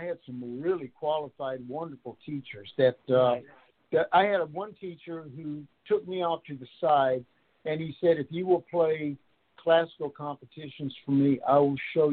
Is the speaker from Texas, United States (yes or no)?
yes; Dallas, Texas, United States; Born and raised in Dallas.